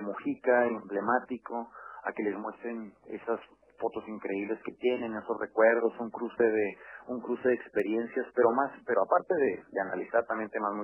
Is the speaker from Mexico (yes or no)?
yes; Mexico; tengo 29 años, soy de México.